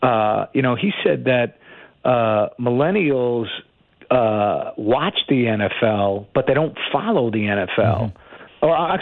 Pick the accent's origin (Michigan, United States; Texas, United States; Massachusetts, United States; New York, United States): New York, United States; And I grew up in New York where there isn't a college football team.